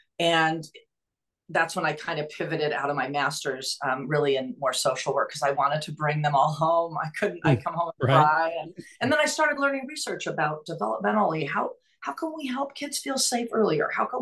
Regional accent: Irvine, California, United States; So I grew up in Irvine, very blessed. New books and not a shortage of resources.

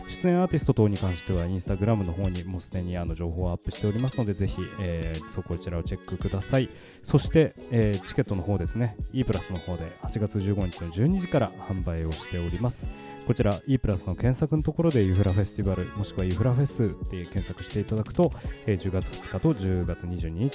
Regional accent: Tokyo, Japan; その屋根線であったりとか千駄木であったりとか、まあ、自分が生まれ育った地元っていうのをですね

